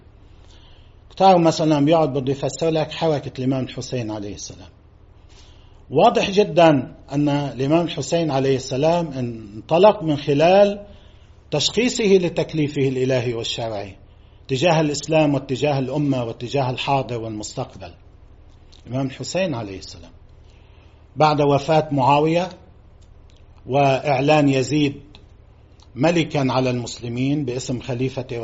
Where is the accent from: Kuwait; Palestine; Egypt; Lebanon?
Lebanon; نحن كلبنانيين موجودين بلبنان